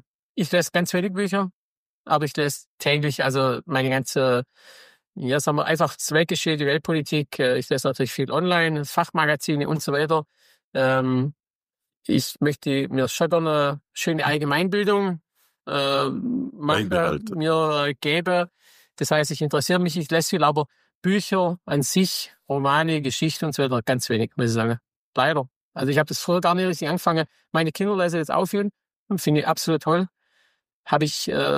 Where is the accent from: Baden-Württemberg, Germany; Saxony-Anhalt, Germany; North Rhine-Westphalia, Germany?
Baden-Württemberg, Germany; Ja, das ist schon bei uns im Schwabenland.